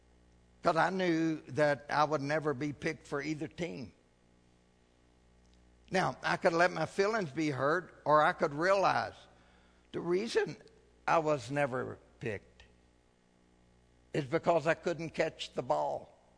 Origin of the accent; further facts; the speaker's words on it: United States; born there; I'm American. American born.